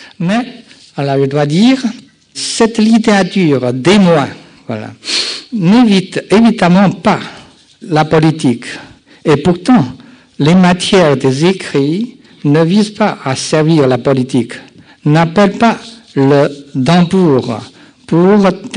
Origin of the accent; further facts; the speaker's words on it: China; born there; French is a second language; sauf mon pays natal, la Chine, je suis encore strictement censuré.